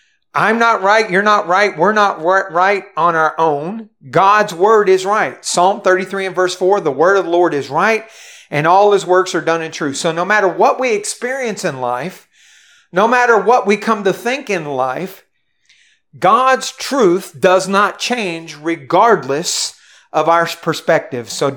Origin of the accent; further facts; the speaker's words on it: Steubenville, Ohio, United States; I grew up in Steubenville, Ohio, and I lived very close to the Ohio River.